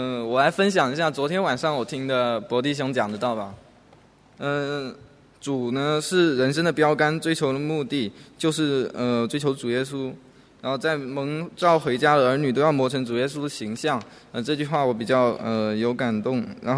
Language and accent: Chinese; Shenzhen, Guangdong, China; 我是来自深圳的一个弟兄